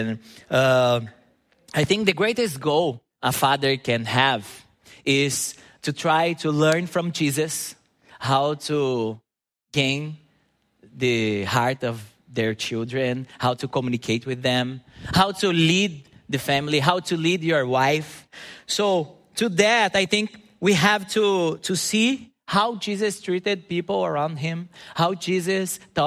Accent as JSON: {"language": "English", "country": "Brazil", "tie": "born or raised there", "second_language": "English", "said": "because I always went to Brazilian public schools, and in Brazil, public schools are really tough. And but I learned English just by myself through the grace of the Holy Spirit."}